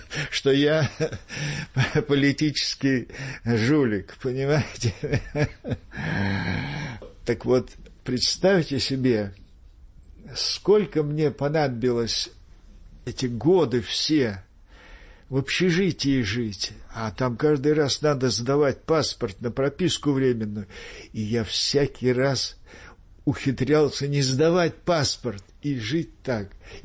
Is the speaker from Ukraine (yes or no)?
no; Aktobe, Aktobe Region, Kazakhstan; Я тогда, значит, уехал, взял в Актюбинск. Вроде в родной город туда поехал.